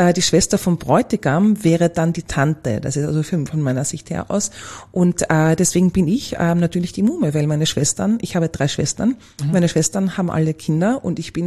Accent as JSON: {"language": "German", "region": "Vienna", "country": "Austria"}